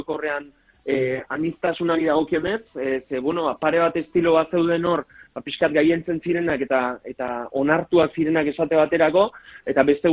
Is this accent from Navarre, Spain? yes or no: no; Azkoitia, Basque Country, Spain; gu azkoitiarra gara, herri nahiko txikia da, ez, 12.000 biztanle gara, eta deno gara ezagunak elkarren artean